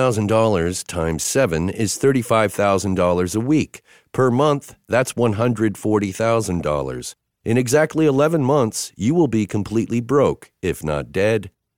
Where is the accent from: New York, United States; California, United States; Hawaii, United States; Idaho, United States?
Idaho, United States; I was from Idaho, and Mick was from Indiana. We were all small-town, dysfunctional losers who somehow became rock stars.